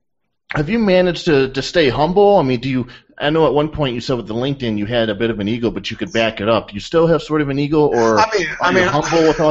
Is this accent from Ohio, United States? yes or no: yes; Ohio, United States; I'm actually located just south of Cleveland, so I've been nice. A Buckeye, lifelong Buckeye.